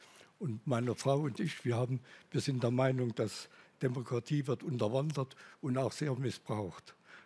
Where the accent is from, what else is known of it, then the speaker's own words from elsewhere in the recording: Erfurt, Thuringia, Germany; Ich komme aus Erfurt